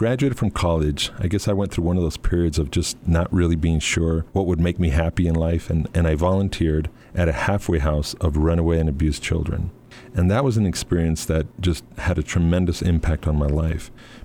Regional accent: California, United States; And then, I grew up in the South Central, so there was my share of gangs and, you know, problems and things.

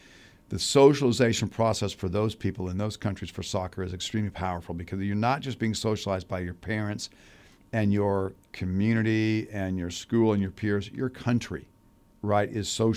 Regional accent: Kansas City, Missouri, United States; I grew up in Kansas City. That just wasn't a thing in Kansas City.

